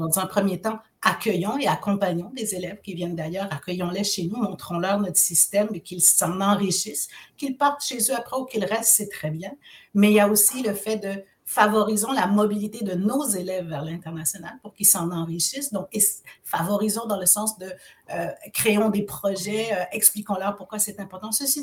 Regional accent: Ontario, Canada; Je suis franco-ontarienne et noire et femme. Franco-ontarienne et noire et femme et maman.

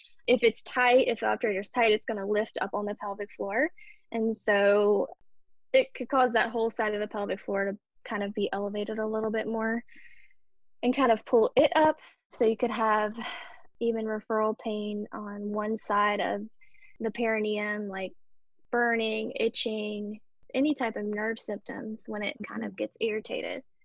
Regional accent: Ohio, United States; also born or lived in West Virginia; No, I am originally from Southern Ohio / West Virginia. So it's like a tri-state area where Kentucky, Ohio, and West Virginia meet. And I technically grew up in Ohio, but you could literally cross a bridge to West Virginia. And so that's where the accent comes from.

